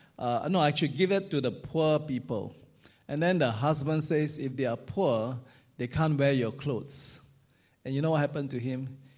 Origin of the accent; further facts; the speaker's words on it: Singapore; I'm speaking as a Singaporean